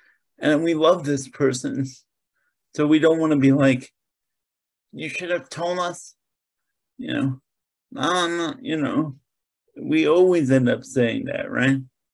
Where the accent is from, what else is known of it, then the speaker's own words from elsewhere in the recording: West Virginia, United States; also born or lived in Connecticut; now in St. Louis, United States; I grew up first in Connecticut in foster care, right? Similar to what my bio said. Then I got adopted by rich West Virginians.